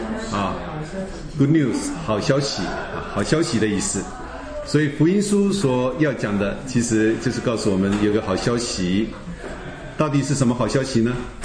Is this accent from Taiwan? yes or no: no; China; 我们中国人最多就是坐豪金舱就可以了哈